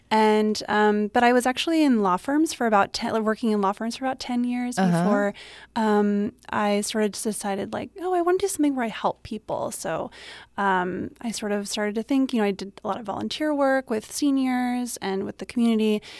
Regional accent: California, United States; But I grew up in the Bay Area and we'd go to the Contra Costa library branches a lot, and Oakland libraries

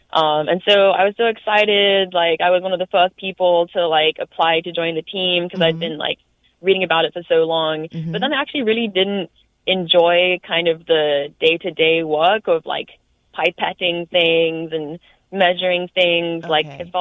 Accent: London, United Kingdom; I grew up in London and there was like an awesome science museum there.

